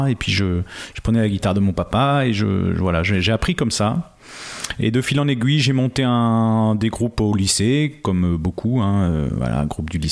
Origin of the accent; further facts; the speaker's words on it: Bourgogne-Franche-Comté, France; Je suis originaire du Jura. Je suis arrivé dans la région des Deux-Sèvres il y a maintenant pas loin de 10 ans. C'était en 2009.